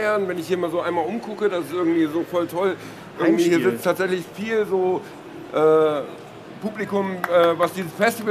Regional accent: Hamburg, Germany; Ich komme aus Hamburg

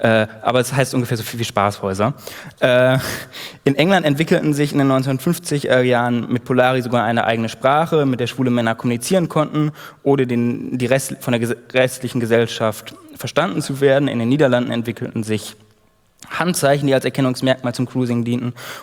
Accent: Münster, North Rhine-Westphalia, Germany; ich komme aus Münster, da ist nichts mehr

